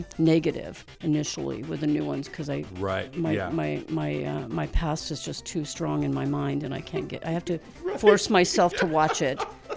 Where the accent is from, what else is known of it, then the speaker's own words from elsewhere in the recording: Colusa, California, United States; I am originally from a really small town in Northern California called Colusa, California. And it's a farming community, and it's about an hour northeast of Sacramento. So I grew up as the only